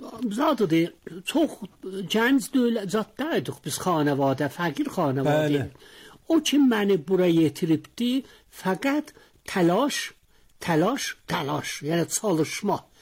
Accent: Tabriz, East Azerbaijan, Iran; mənə 81 yaşım vardı, maşallah. Təbrizdə, deyə bilirəm, mərkəz Təbrizdə anadan olmuşam, Rastatüsə məhəlləsində, vəli bir məhəllə var, benamı Küzərxana, Kuyu Küzərxana, orada böyümüşəm.

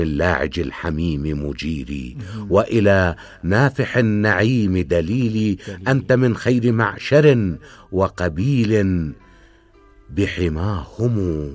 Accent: Hilla, Babil, Iraq; moved away; also born or lived in Najaf; ولدت في الحلة عام 1300 لهجرة

